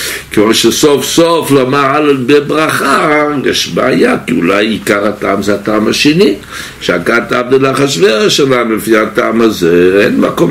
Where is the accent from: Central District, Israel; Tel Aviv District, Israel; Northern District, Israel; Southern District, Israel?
Tel Aviv District, Israel; Jaffa; הילדות שלי הייתה אמנם ביפו, ואני זוכר את החיית המגילה ואת כל שאר דברים